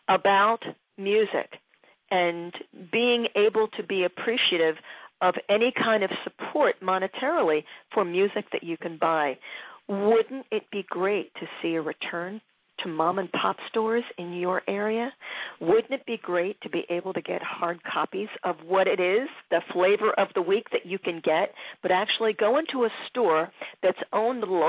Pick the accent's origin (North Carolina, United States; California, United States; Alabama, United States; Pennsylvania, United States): Pennsylvania, United States; Philadelphia; a lot of Philly, because that's my hometown, to give you a local flavor.